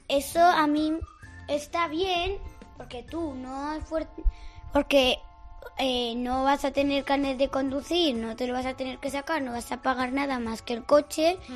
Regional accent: Ainzón, Aragon, Spain; Se cerró la última fábrica de Aragón, de Ainzón, mi pueblo

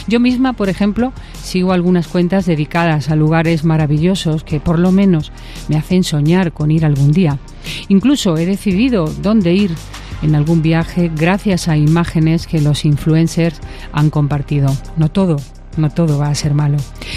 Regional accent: Spain; Qué orgullo como española

